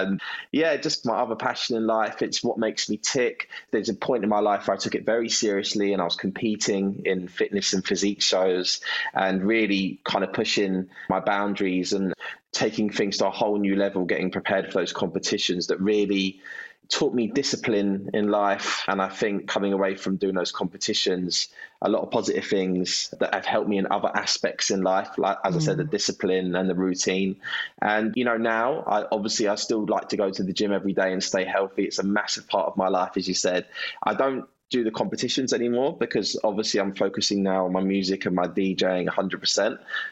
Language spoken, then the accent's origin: English; London, United Kingdom; because I was from London as well. Remember, I wasn't from the northeast